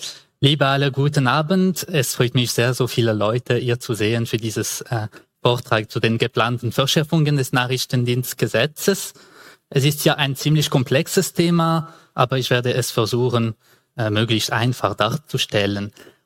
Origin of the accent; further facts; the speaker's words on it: Geneva, Switzerland; first language French; German is a second language; ich komme aus Genf, das sage ich nicht wegen Kantonalismus, sondern wegen der Sprache, weil meine Muttersprache also Französisch ist